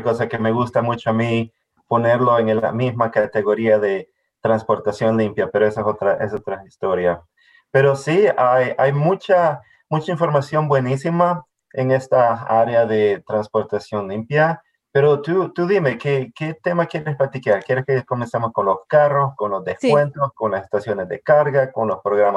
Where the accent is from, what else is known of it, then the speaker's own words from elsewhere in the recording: El Salvador; now in United States; Ha nacido y crecido en El Salvador, pero he vivido aquí en el Valle de Hudson ya 20 años